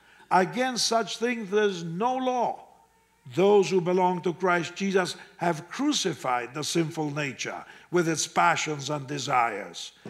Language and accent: English; Argentina; English is a second language; moved away as an adult; now in United States; I came as an Argentinian, married an American woman, became an American citizen.